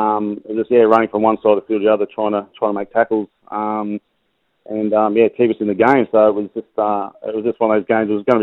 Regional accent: Melbourne, Victoria, Australia; also born or lived in Canberra; I grew up playing AFL and basketball. I was born in Melbourne and I followed Fitzroy as a kid, and it wasn't until I sort of moved to Canberra that all my mates at school played league.

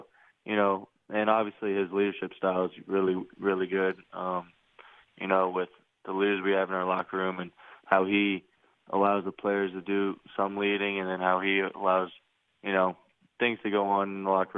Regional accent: Wyomissing, Pennsylvania, United States; You know, obviously I grew up in Wyomissing, Pennsylvania, born and raised, you know, so it was cool. It was a small town.

